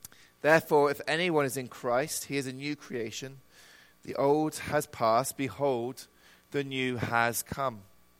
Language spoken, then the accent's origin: English; England, United Kingdom; If a Scottish person was here, you would not understand a word they are saying. But I'm English, so you understand me. I speak the Queen's language.